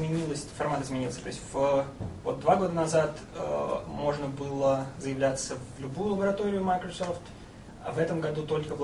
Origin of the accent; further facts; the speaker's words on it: Saint Petersburg, Russia; я из Петербурга, учусь там в аспирантуре, заканчиваю на самом деле аспирантуру в Университете информационных технологий, механики и оптики.